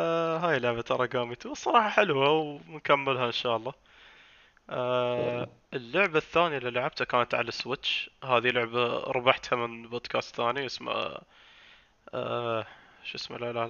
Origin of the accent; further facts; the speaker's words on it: United Arab Emirates; قلت له أنا من الإمارات، ما أقدر أستلم هاي